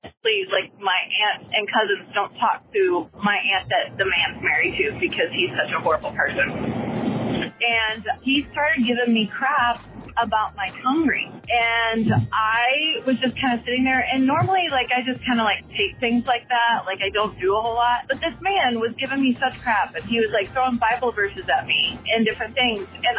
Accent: Arkansas, United States; I'm from Arkansas.

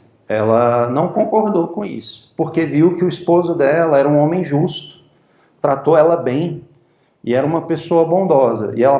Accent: Brazil; somos brasileiros, moramos no Brasil.

